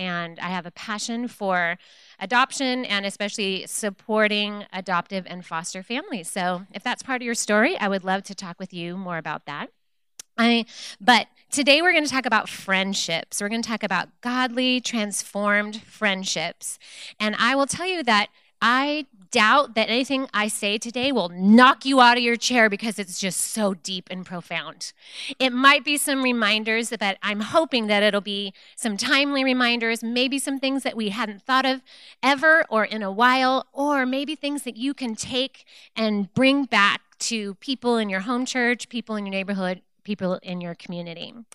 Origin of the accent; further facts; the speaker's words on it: Salem, United States; I am from Salem. I'm on staff at a church there called Morningstar, the Women's Ministry Director.